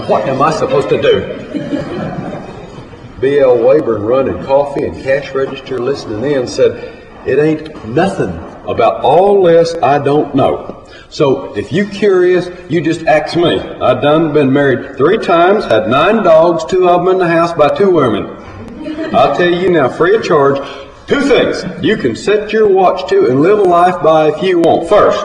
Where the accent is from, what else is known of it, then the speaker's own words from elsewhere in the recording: the South, United States; I'm from the South. I grew up not believing dogs are supposed to be inside the house.